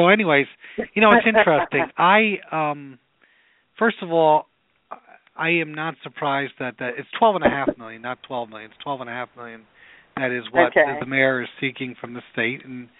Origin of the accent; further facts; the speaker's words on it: Cohoes, New York, United States; I know in my hometown of Cohoes, sometimes we lead little sheltered lives on certain areas.